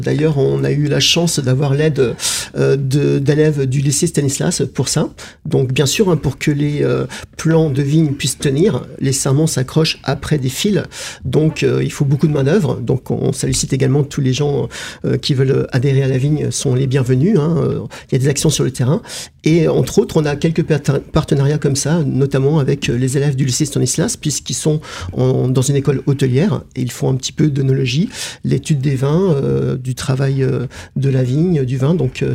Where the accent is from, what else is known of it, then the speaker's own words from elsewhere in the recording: Grand Est, France; plutôt chez nous, en Lorraine et en Alsace